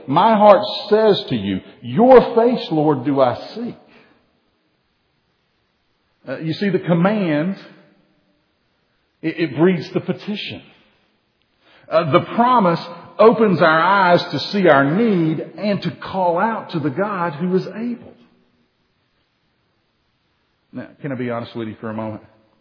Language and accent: English; Tennessee, United States; I've always loved water. I grew up on water in the Tennessee.